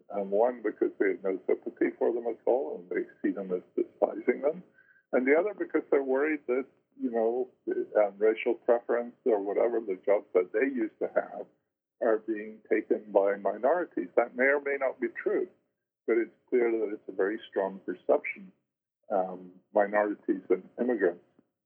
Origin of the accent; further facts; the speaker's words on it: United Kingdom; You know, I grew up in Britain.